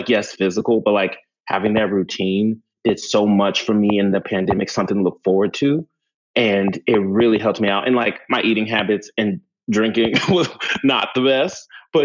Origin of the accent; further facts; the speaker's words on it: New York, United States; And I can say being a New Yorker coming here, especially during this pandemic